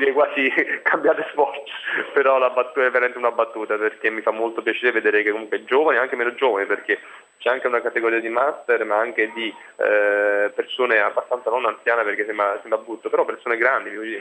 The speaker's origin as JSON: {"language": "Italian", "town": "Naples", "region": "Campania", "country": "Italy", "tie": "born there", "said": "perché io sono nato a Napoli"}